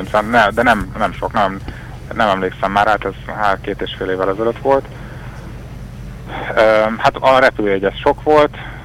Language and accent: Hungarian; Hungary; Meg amikor megtudják, hogy magyarok vagyunk, akkor úgy megszűnnek a nyelvi akadályok, mert akkor szóval kedvelik a magyarokat.